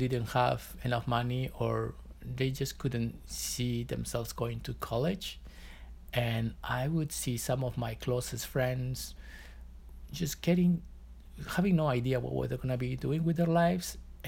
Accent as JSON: {"language": "English", "town": "Mollendo", "region": "Arequipa", "country": "Peru", "tie": "born or raised there", "said": "I grew up in Peru, in a small town called Mollendo. I lived there until I was 16, when I left to go to college to a bigger city in South Peru as well."}